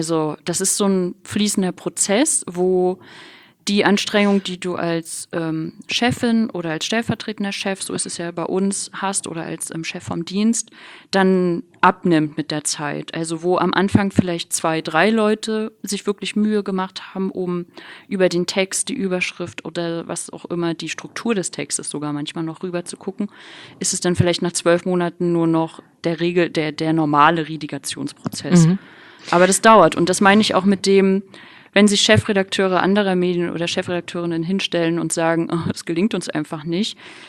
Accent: Rostock, Mecklenburg-Vorpommern, Germany; ich ostdeutschen Migrationshintergrund habe, ich bin halt in Rostock aufgewachsen, bin Ossi

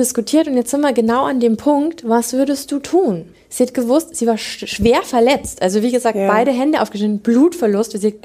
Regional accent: Bavaria, Germany; ich komme aus Niederbayern, da ist ja, weißt du, da fährst du über Stock und Stein und über Felder.

